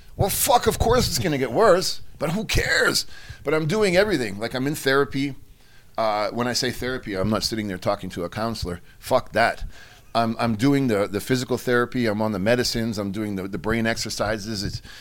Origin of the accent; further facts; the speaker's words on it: Mexico; because I'm from Mexico and I'm hardcore